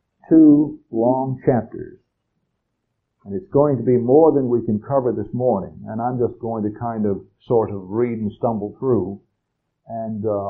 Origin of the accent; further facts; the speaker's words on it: North Carolina, United States; WPTF, which was a very powerful, strong station in the area where I grew up in Carolina.